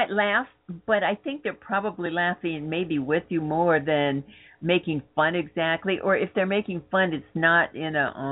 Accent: United States; thinking that everybody's out to get us and they hate us because we're American.

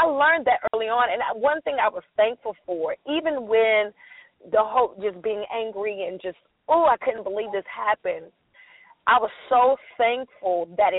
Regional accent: Nashville, Tennessee, United States; because I was from Nashville.

